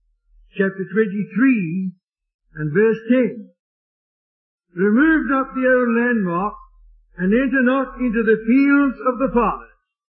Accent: South Africa; accent: South African; I can't help my South African accent, but I'll try the best of my ability to speak slowly and as clearly as possible

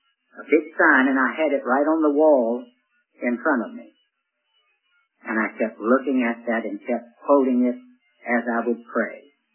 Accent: Richmond, Virginia, United States; I went to a little church meeting in Richmond, Virginia, my hometown

